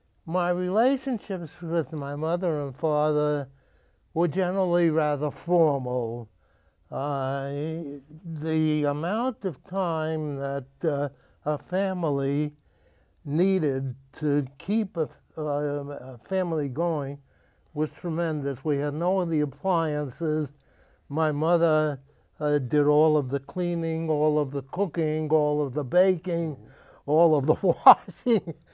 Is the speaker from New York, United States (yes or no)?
yes; New York, United States; I was born on the Lower East Side, which is a place where many immigrants came to for the first place of living.